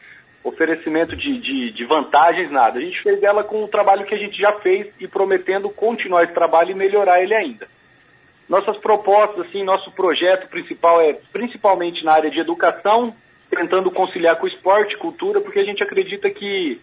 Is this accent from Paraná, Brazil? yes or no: yes; Goioerê, Paraná, Brazil; now in Maringá, Brazil; Eu sou de Maringá há 21 anos já, né? Sou em Maringá nesse tempo aí. Vim de uma cidade um pouco menor, que é Goiuerê.